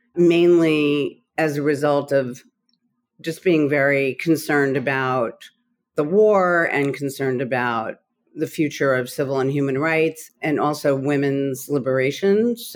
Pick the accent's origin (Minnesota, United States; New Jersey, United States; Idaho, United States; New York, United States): New Jersey, United States; I grew up in northern New Jersey, about 40 minutes from the city.